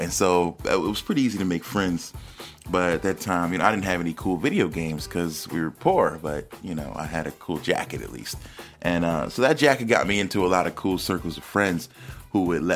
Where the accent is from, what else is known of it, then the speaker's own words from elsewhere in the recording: East Coast, United States; And they'd listen to me because I was a kid from the East Coast and I was a slick talker.